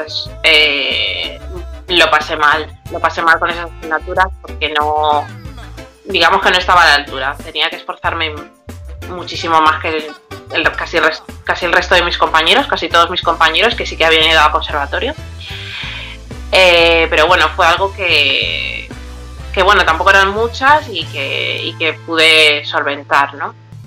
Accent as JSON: {"language": "Spanish", "country": "Spain", "said": "No me ven tanto como guineana, porque, o sea, culturalmente soy española y de nacionalidad también, pero sigo siendo negra"}